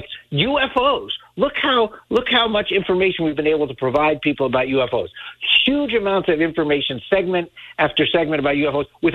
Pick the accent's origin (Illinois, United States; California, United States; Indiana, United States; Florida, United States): Florida, United States; Miami; I grew up in Miami, 40-yard line seats for the Miami Hurricanes.